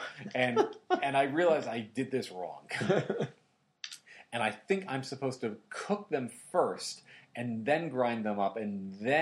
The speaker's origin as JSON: {"language": "English", "country": "Ireland", "said": "despite the fact that I'm Irish and, you know, Irish have the potato stuff"}